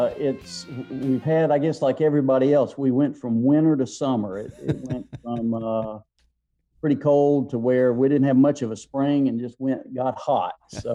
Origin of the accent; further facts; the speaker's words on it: West Virginia, United States; So it's a nice place to be. We like living there, and it's a good place to be. I'm Appalachian by h